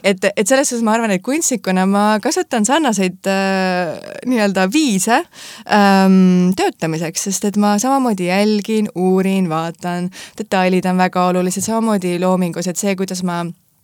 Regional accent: Tallinn, Harju County, Estonia; born there; Ja ema poolt ma olen Lõuna-Eestis pärit Elva kandist. Nii et selline segu ja muidu mina sündisin Tallinnas.

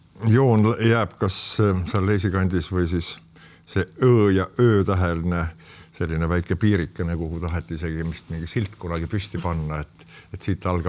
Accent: Saare County, Estonia; ma olen ka Saaremalt.

